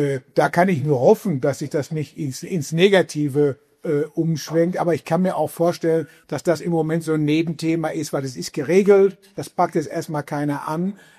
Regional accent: Bochum, North Rhine-Westphalia, Germany; Ich komme aus Bochum oder habe lange Jahre in Bochum gewohnt.

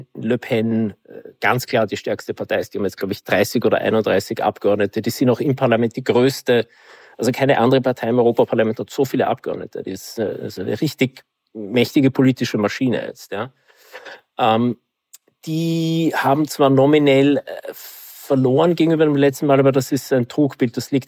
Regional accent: Austria; wo dann du als Österreicherin und ich als Österreicher auch für Kandidaten aus anderen Ländern stimmen können

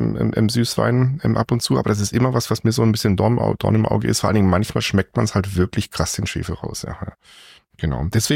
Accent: Baden-Württemberg, Germany; ich bin aufgewachsen in Baden und bei uns zu Hause war das so

